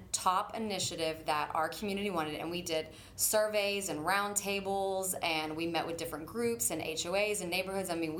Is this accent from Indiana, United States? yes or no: no; Spring, Texas, United States; now in Baytown, United States; I grew up in the Spring and Woodlands area, and I remember when I first told my family, I was going to move to Baytown